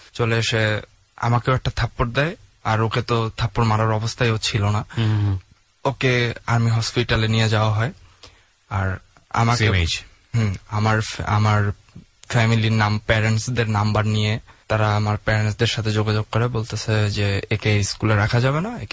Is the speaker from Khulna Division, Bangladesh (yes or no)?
yes; Jessore, Khulna Division, Bangladesh; now in Dhaka, Bangladesh; আমার গ্রামের বাড়ি বরিশাল ঝালগাঠিতে, কিন্তু আমার জন্ম হয়েছে যশোর ক্যান্টনমেন্টে।